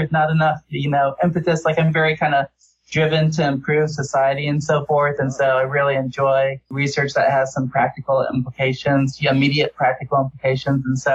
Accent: Mesa, Arizona, United States; So I'm originally from Mesa, Arizona, and I went to college at Kalamazoo College

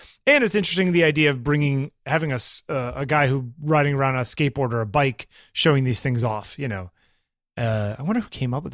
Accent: Waterbury, Connecticut, United States; You know, there was a mall when I was growing up in Waterbury, Connecticut, called the Naugatuck Valley Mall.

